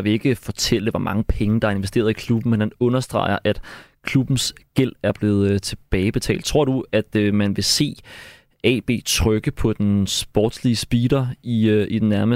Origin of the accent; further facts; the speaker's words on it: Gladsaxe, Capital Region of Denmark, Denmark; Som en, der selv er født og opvokset i Gladsaxe